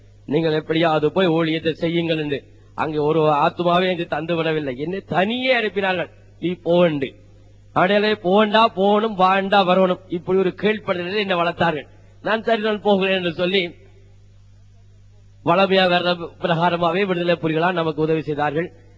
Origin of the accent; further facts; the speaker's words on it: Thikkam, Northern Province, Sri Lanka; born there; யாழ் மாவட்ட பகுதியிலும் நெல்லியடி பகுதியிலே என்னுடைய பிறந்த ஊர் திக்கம் என்ற கிராமத்திலும்